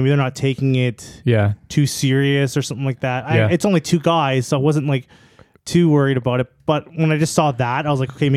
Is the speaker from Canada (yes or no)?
yes; Canada; Like, I'm from Canada. Like, our second language is French.